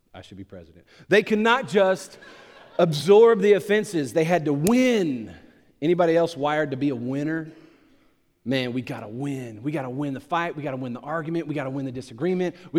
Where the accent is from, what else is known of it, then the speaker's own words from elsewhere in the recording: Louisiana, United States; We're Cajun folks, so we just disagree over spices.